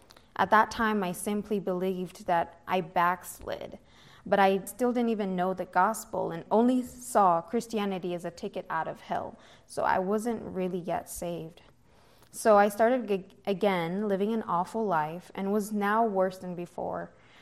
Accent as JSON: {"language": "English", "country": "Kenya", "also_born_or_lived": "United States", "said": "caused them to make the decision to relocate back to my home country in Kenya. We went back in 2014, right in time for me to join high school."}